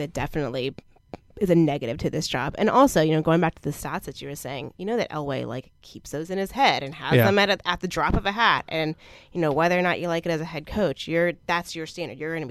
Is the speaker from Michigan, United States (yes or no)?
no; Tampa, Florida, United States; I grew up in Tampa Bay.